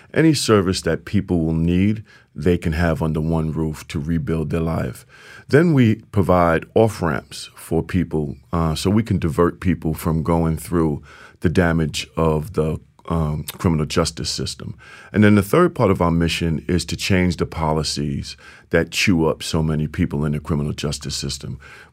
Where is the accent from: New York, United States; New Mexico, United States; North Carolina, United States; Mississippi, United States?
New York, United States; Bronx; I was born and raised in Soundview in the Bronx in the projects.